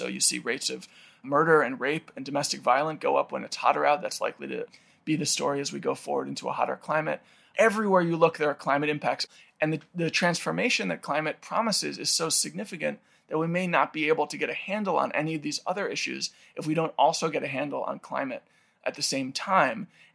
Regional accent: New York, United States; I grew up in New York, so I lived in a city, felt that I was really protected from the forces of nature.

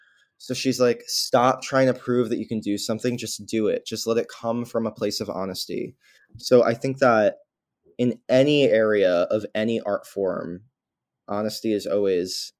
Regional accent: New York, United States; So we're still in New York. I mean, I'm a New Yorker nowhere type of person because I grew up here and I don't really know anything else.

